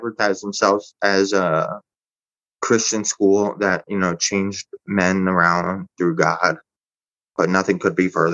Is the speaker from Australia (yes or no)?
no; Greenwich, Connecticut, United States; So I grew up in Greenwich, Connecticut. I was there from when I was 4 years old till I was 12.